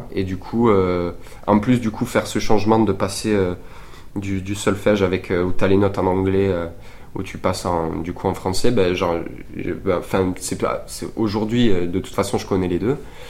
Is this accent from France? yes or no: yes; Carmaux, Occitanie, France; now in Toulouse, France; j'ai 20 ans là cette année et donc je viens de Carmo, sinon là j'habite à Toulouse, je suis étudiant à Toulouse.